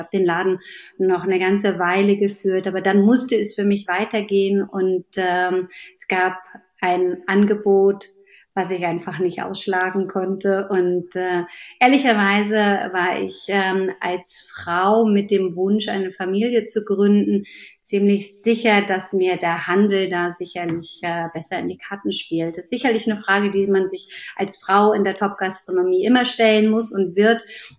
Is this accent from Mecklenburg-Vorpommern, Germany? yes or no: yes; Rostock, Mecklenburg-Vorpommern, Germany; Ich bin ein Kind des Nordens. Ich bin in Rostock geboren und an der Küste groß geworden.